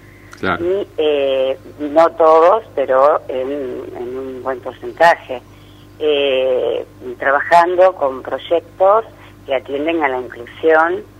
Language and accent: Spanish; Centeno, Santa Fe, Argentina; now in Rosario, Argentina; Te resumo, sí, soy de Centeno, es mi pueblo. De ahí